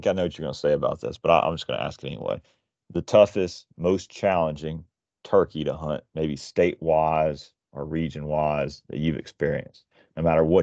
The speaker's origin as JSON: {"language": "English", "region": "Georgia", "country": "United States", "tie": "born or raised there", "said": "At least that's what I've experienced growing up in Georgia."}